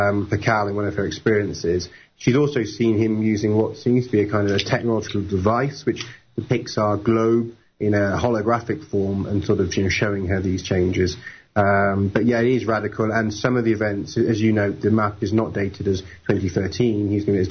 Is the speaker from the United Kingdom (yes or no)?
yes; England, United Kingdom; I'm from England